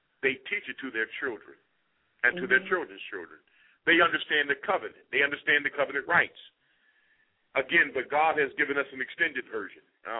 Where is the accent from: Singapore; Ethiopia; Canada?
Ethiopia; I am from Ethiopia. My roots come out of Solomon.